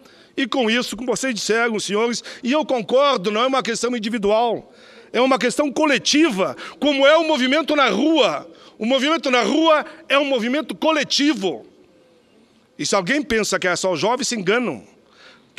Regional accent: Canoas, Rio Grande do Sul, Brazil; Então, quero fazer um apelo na minha cidade, em Canoas

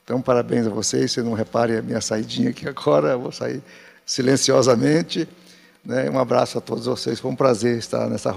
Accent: Brasília, Federal District, Brazil; also born or lived in Goiás; now in Rondônia, Brazil; Eu sou goiano, hoje estou em Tocantins, criado em Brasília, mas moro em Rondônia.

